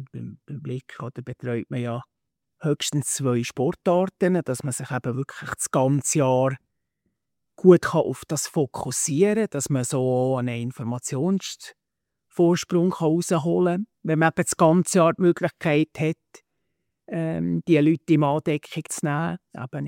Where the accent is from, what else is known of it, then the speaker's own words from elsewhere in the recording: Liechtenstein; weil ich als Liechtensteiner Berichterstatter